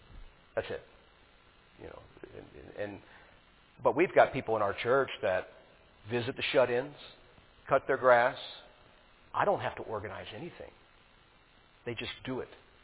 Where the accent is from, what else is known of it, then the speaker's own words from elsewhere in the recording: United States; now in Ukraine; And I actually have Ukrainian Christians that look down on me, even as an American.